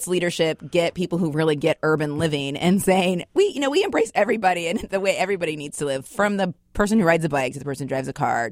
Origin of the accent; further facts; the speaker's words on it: Ohio, United States; born there; also born or lived in Washington, D.C.; now in Seattle, United States; I was born in Ohio, but I came here from Washington, D.C.